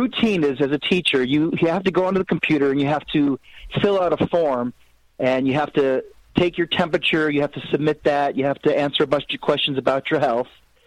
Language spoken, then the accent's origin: English; Las Vegas, Nevada, United States; Well, I'm from Vegas, so I don't gamble.